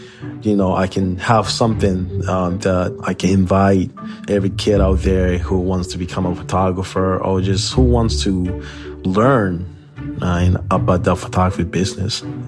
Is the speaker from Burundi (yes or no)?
yes; Burundi; English is a second language; now in Manchester, United States; So my family and I moved to the United States in New Hampshire in 2007. I am originally from Burundi, East Africa.